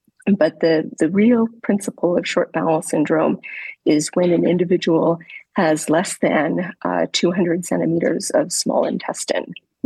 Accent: Vancouver, British Columbia, Canada; now in United States; I grew up in Vancouver, Canada, did my medical education mostly in Canada, and then came to the U.S. for fellowship.

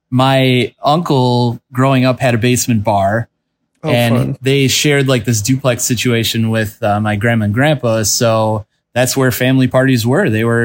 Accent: Oak Creek, Wisconsin, United States; So I grew up in Oak Creek, and I've lived in Bayview now last, 10, 11 years.

